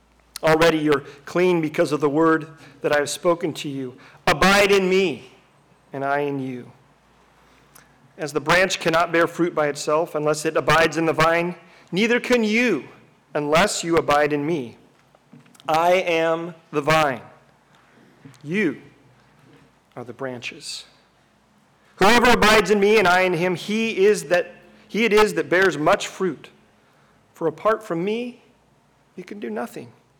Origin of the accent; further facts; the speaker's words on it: Livermore, California, United States; These rows and rows of gnarly, verdant vines have been cultivated in my hometown since Robert Livermore moved there and planted the first vine in 1840.